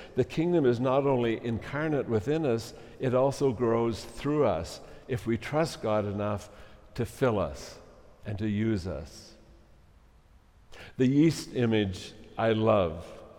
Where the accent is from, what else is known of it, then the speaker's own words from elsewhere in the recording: Harrison, United States; When I was a kid growing up in Harrison, I would often stop at my grandma's house on the way home from school